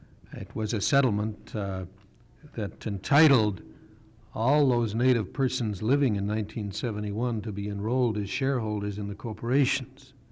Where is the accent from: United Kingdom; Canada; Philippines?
Canada; I'm from Canada.